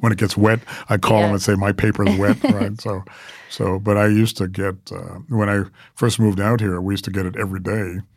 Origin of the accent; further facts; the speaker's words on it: New York City, New York, United States; because I grew up with the New York Times and New York, because I'm a New Yorker originally